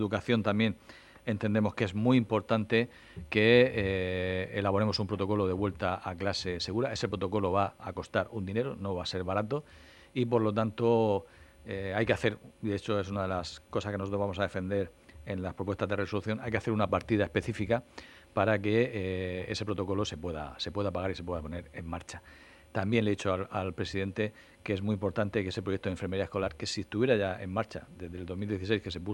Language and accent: Spanish; Region of Murcia, Spain; Y como murciano y como líder de la oposición de la región de Murcia